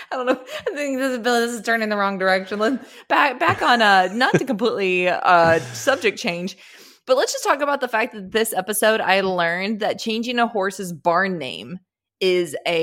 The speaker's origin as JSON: {"language": "English", "town": "Austin", "region": "Texas", "country": "United States", "tie": "born or raised there", "said": "I even sometimes feel like this as growing up in Austin, Texas, it's yes, ma'am, yes, sir."}